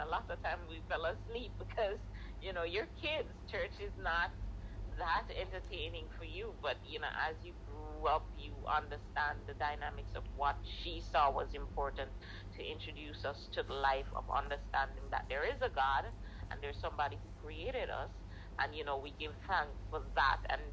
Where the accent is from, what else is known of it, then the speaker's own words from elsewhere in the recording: Jamaica; just being a kid growing up in Jamaica